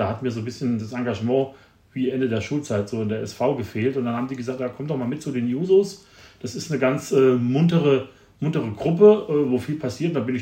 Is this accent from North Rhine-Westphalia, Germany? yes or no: no; Saarland, Germany; now in Marburg, Germany; ursprünglich komme ich aus dem Saarland.